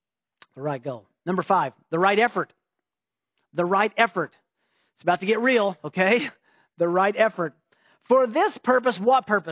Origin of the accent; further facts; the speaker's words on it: Tennessee, United States; I was from Tennessee. We got married. Our dating was in California.